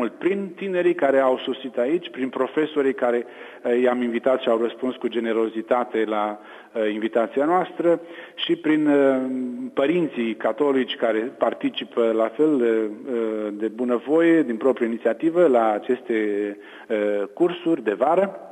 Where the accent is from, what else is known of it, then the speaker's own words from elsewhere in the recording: Romania; Am ales limba latină pentru că suntem și români, avem origini latine, dar suntem și catolici și limba oficială a bisericii este limba latină.